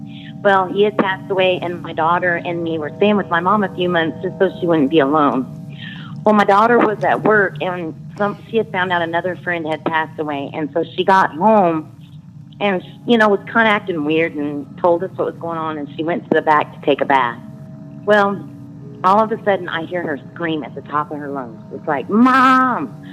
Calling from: Lafayette, Louisiana, United States; I'm calling from Lafayette, Louisiana, and I love your show.

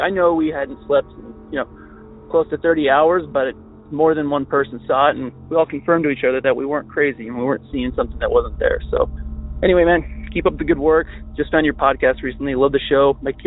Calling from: Utah, United States; I'm calling you from Utah.

